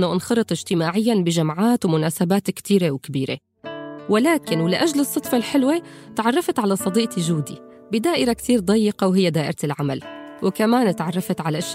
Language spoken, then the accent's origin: Arabic; Syria; moved away; من أكثر الأمور اللي كنت بخاف منها بعد ما طلعت من سوريا هي إنه ما ألتقي بأصدقاء يعودوا لو جزء صغير من مكان الأهل